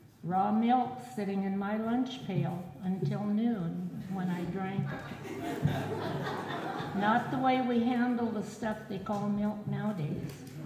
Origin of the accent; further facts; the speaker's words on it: Carnation, Washington, United States; growing up in Tolt Carnation was great, with all the church and school activities, sock dances after the ball games, dances at the Odd Fellows Hall